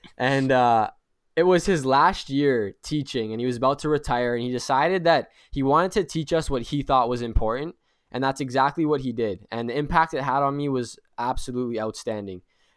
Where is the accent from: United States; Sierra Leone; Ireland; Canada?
Canada; Ontario; So I'm 18 years old. I'm from Canada, just outside of Toronto, which is the major city.